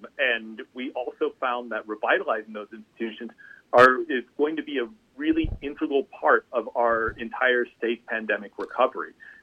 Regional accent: St. Louis, Missouri, United States; Another Midwesterner. I'm from St. Louis originally.

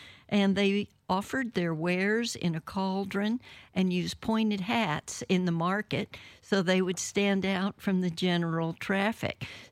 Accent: Ireland; This is, of course, St. Patrick's Day week, and being Irish, that's my national holiday

